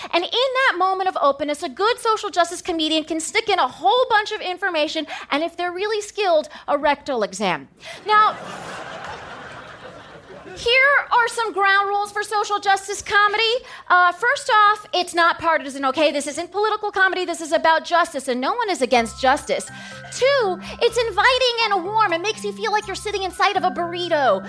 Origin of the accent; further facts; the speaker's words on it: United States; I am an American.